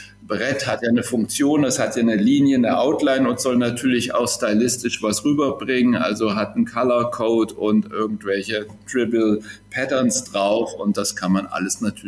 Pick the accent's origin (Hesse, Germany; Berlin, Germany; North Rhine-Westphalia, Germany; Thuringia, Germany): Hesse, Germany; Kassel; Ich bin richtig in Kassel aufgewachsen, war zwischendurch immer mal wieder unterwegs und finde, Kassel liegt hier schön zentral und grün.